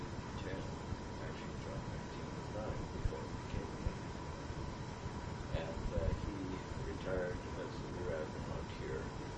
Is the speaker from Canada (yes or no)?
yes; Victoria, British Columbia, Canada; also born or lived in Malta / London / Quebec; 18th June 1932. I was raised in Victoria, a very young child. And the family moved to Malta when I was less than 2 years old, went to London, and my mother died. And then back to Canada and Quebec. Quebec for a few years, and then back out here.